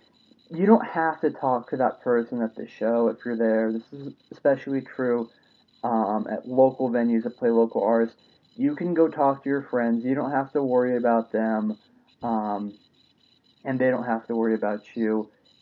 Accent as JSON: {"language": "English", "town": "Albuquerque", "region": "New Mexico", "country": "United States", "tie": "born or raised there", "said": "I'm from Albuquerque originally. It is my hometown. I was born and raised there. I'm a native New Mexican"}